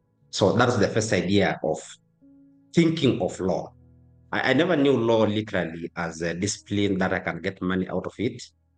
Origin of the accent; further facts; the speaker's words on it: Ngorongoro, Arusha, Tanzania; English is a second language; And I'm actually from Ngorongoro, the same place we'll be discussing throughout.